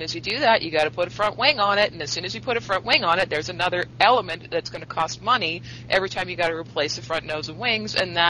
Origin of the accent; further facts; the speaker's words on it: Canada; I'm Canadian. We're all tree huggers up here, guys.